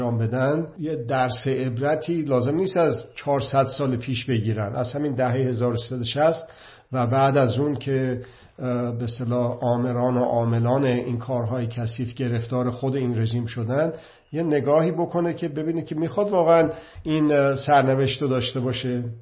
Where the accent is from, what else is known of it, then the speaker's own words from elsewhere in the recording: Iran; الان 80 میلیون ما ایرانی هستیم داخل ایران